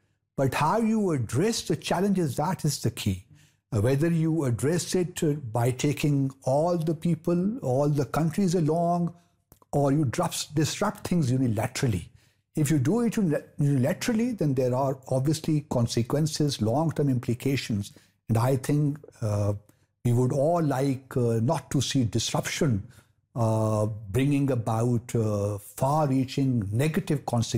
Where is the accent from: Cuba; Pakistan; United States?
Pakistan; So as a Pakistani, I would wish that we do have some predictability in our political system.